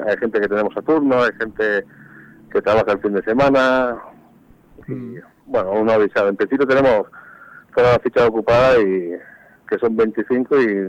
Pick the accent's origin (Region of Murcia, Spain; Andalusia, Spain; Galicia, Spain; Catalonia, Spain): Andalusia, Spain; Carboneras; somos todos gente que ha jugado a fútbol federado y somos todos de Carboneras